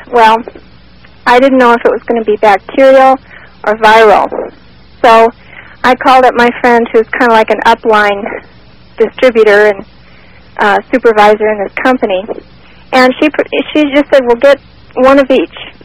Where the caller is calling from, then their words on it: Phoenix, Arizona, United States; from Phoenix.